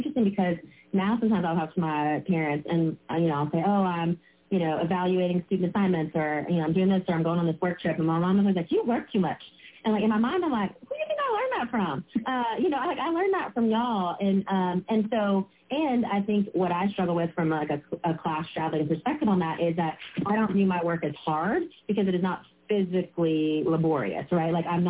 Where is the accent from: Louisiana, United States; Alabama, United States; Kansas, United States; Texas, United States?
Louisiana, United States; I grew up in Beijing, Louisiana. It is part of Evangeline Parish because we have parishes in Louisiana, not counties.